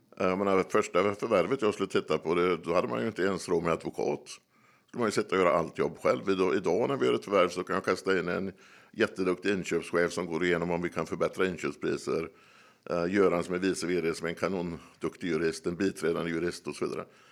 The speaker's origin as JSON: {"language": "Swedish", "region": "Västra Götaland County", "country": "Sweden", "tie": "born or raised there", "said": "En dinglar där jag växte upp, ett litet samhälle i Bohuslän."}